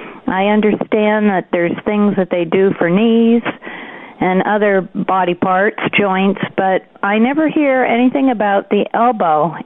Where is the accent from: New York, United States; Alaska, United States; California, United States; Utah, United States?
California, United States; San Francisco Bay Area; I'm from the San Francisco Bay Area. I'm 54.